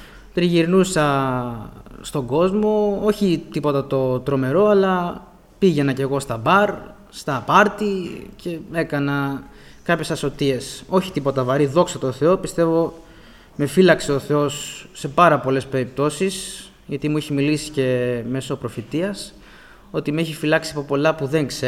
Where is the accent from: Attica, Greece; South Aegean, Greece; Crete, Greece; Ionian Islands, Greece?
Attica, Greece; Nea Smyrni; born there; Γεννήθηκα το 2001, συγκεκριμένα στη Νέα Σμύρνη.